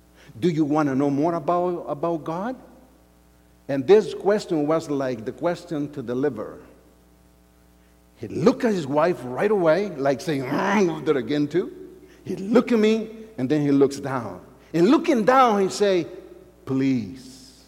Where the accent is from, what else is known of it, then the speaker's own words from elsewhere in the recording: El Salvador; English is a second language; moved away; because I'm from El Salvador. So I left El Salvador when the civil war exploded.